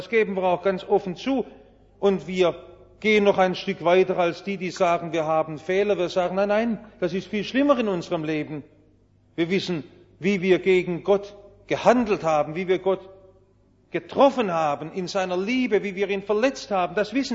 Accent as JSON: {"language": "German", "region": "Baden-Württemberg", "country": "Germany", "accent": "Swabian", "said": "Ich bin Schwabe. Das kann ich nicht verleugnen. Ich kann noch so sehr mich bemühen, Schriftdeutsch zu reden. Es wird an Au und Ei immer wieder durchklingen, dass ich Schwabe bin."}